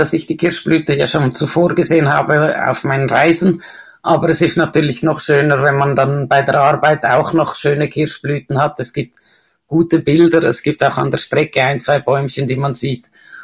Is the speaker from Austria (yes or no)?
no; Switzerland; ich komme ja aus der Schweiz, wie man hören kann.